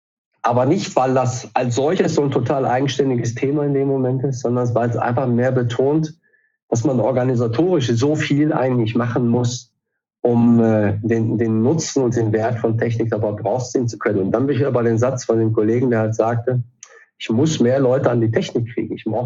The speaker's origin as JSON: {"language": "German", "region": "North Rhine-Westphalia", "country": "Germany"}